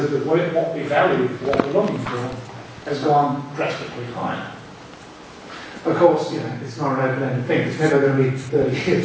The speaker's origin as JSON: {"language": "English", "country": "Australia", "lives_now": "Germany", "said": "I'm Australian, so I've done the Southern Hemisphere. I'm now in Germany, so I've done the Northern Hemisphere."}